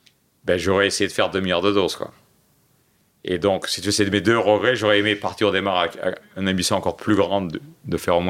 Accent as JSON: {"language": "French", "town": "Marseille", "region": "Provence-Alpes-Côte d'Azur", "country": "France", "tie": "born or raised there", "said": "Tu sais, j'ai grandi à Marseille."}